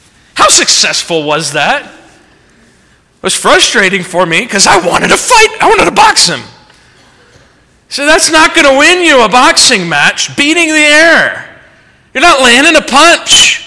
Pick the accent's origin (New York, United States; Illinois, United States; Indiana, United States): Indiana, United States; We had camp a little bit differently when I grew up in Indiana, and I loved it.